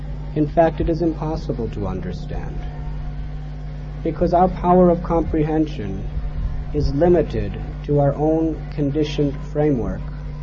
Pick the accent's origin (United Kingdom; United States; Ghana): United States; born there; I was born in America.